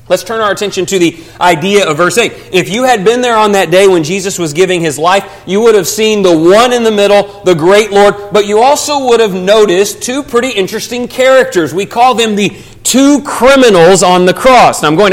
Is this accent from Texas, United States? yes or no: yes; Texas, United States; and I'm from Texas, so I apologize for this next statement.